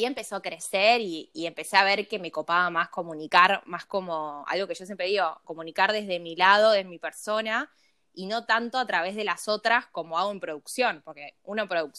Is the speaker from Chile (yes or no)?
no; Lomas de Zamora, Buenos Aires Province, Argentina; Soy de Lomas de Zamora, con Urba, ahí, y tengo 25 años.